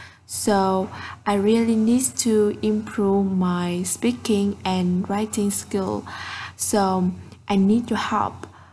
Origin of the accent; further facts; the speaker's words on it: Vietnam; English is a second language; I come from Vietnam. Now I'm the second year student